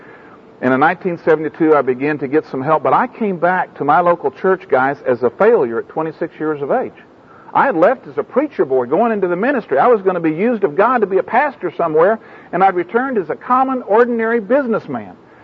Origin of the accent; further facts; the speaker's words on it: Oklahoma City, Oklahoma, United States; not because I'm a minister from Oklahoma City, but because I sell Afro-Sheen.